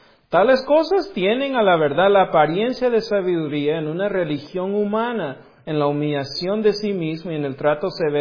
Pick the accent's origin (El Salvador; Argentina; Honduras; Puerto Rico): El Salvador; Bueno, no soy mexicano, soy de El Salvador, así que a mí no me pertenece nada, la verdad.